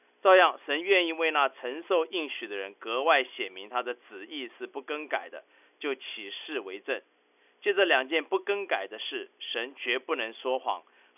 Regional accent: China; 就像我们中国人一样，我们每中国人都喜欢到餐馆去吃饭

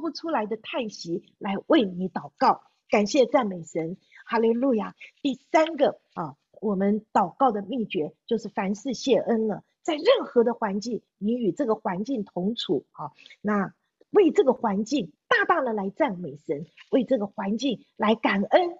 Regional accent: China; 我觉得我们中国人好像很多的时候都有这个完美主义啊

